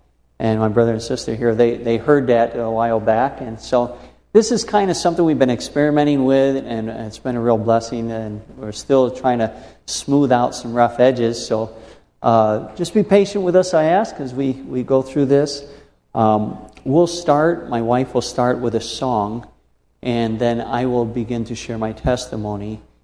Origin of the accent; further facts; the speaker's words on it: Buffalo, New York, United States; born there; I was born in Buffalo, New York, and my mother gave birth to me, and then my sister, just about a year younger than me